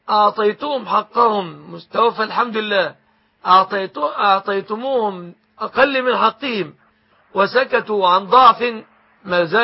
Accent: Egypt; بلادنا مصر

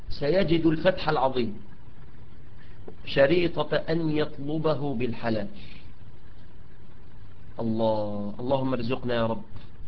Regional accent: Egypt; التفحيط ده كلمة خليجية نظيرها عندنا في مصر التخميس.

